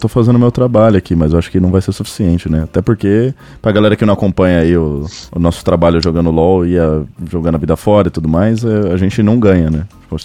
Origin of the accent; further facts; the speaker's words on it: São Paulo, Brazil; pô, eu sou de São Paulo, né, mano?